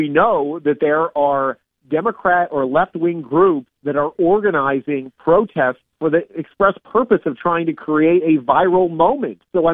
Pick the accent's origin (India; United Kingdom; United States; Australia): United States; Virginia; And my home state of Virginia, you have Eugene Vindman